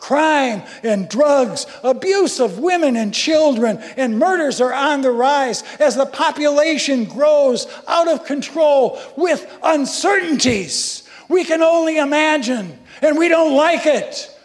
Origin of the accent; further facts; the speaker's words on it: Arizona, United States; As a young boy, I remember growing up in Arizona with the tumbleweeds, the desert, the cacti, and my family making the trip through Death Valley to go to Disneyland and to the ocean.